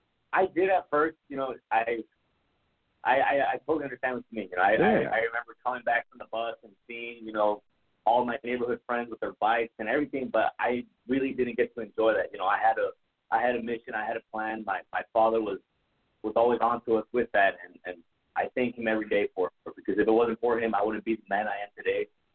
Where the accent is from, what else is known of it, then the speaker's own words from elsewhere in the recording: Brownsville, Texas, United States; they would tell me places that were about 4 hours away from my hometown. So it's crazy that nobody really knows where we're at. But you know, that's really my plan, to show that Brownsville, Texas is home.